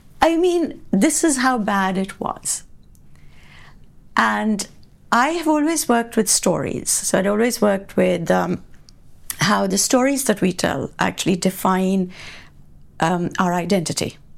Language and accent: English; India; born there; I was born in India.